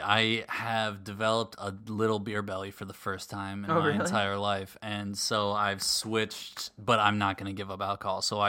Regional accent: Minneapolis, Minnesota, United States; No, I had a very idyllic childhood. We were in the suburbs of the Twin Cities, suburbs of Minneapolis.

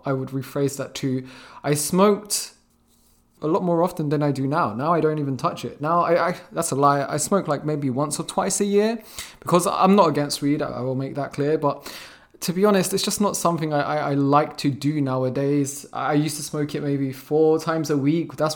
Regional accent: London, United Kingdom; a few stories about me growing up in South London.

